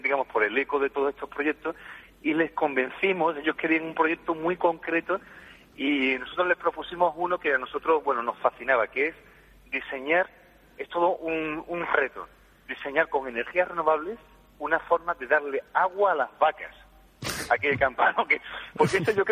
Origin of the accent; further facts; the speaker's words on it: Chiclana, Andalusia, Spain; born there; yo soy nacido aquí en Chiclana